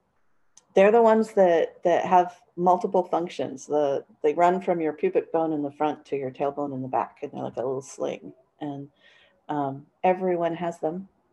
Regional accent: United States; Culturally, as I'm an American, I've noticed over the years, this is totally not scientific, this is just what I've seen, is that we're kind of uptight people, you know?

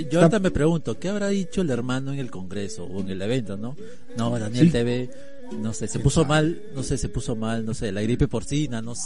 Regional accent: Peru; creo que es una de las comidas que te recomendaría como peruano

